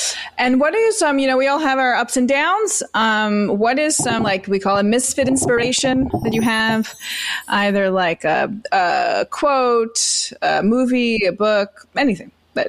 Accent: New York, United States; I'm from New York, but that's good.

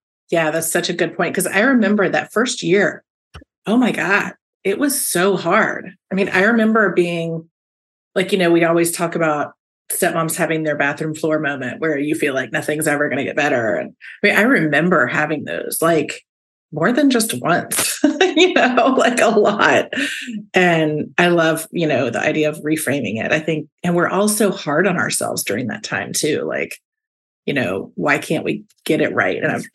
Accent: the South, United States; I'm from the South. We always say the wrong thing.

